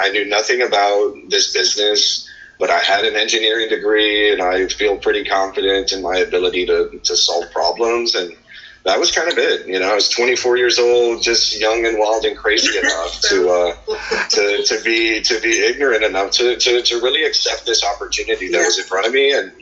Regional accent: Texas, United States; growing up in South Texas, being around Mexican culture, Mexican-American culture here in the state of Texas

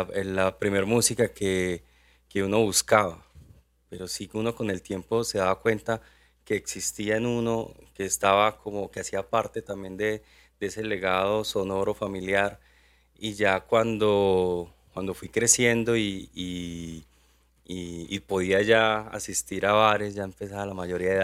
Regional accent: Chinácota, Norte de Santander, Colombia; en mi infancia yo vivía en Chinacota, norte de Santander.

